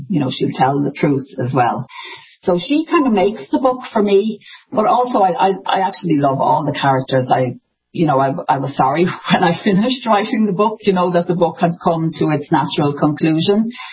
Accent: Ireland; I'm Irish, so there's a little bit of magic and there are some fairies in the background.

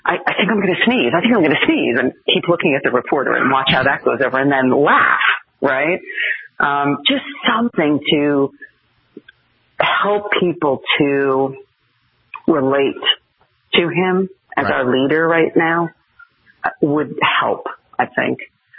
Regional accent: New Jersey, United States; I grew up in North Jersey.

